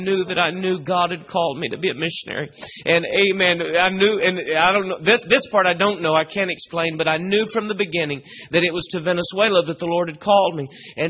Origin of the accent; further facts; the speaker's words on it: Oklahoma, United States; our church where I grew up in Oklahoma had two steps up on the platform